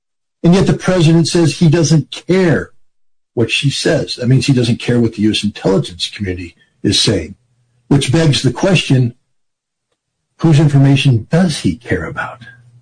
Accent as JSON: {"language": "English", "country": "United States", "said": "As an American, I would take umbrage at that very notion"}